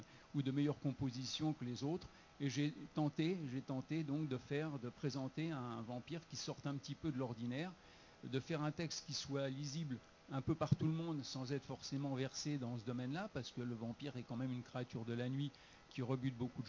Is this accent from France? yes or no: yes; Paris, Île-de-France, France; je suis parisien, déjà, depuis plusieurs générations.